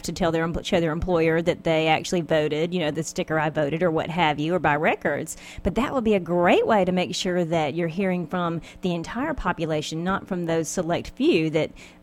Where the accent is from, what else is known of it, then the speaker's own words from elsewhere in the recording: Mobile, Alabama, United States; I'm originally from Mobile, Alabama, which is the home of Mardi Gras.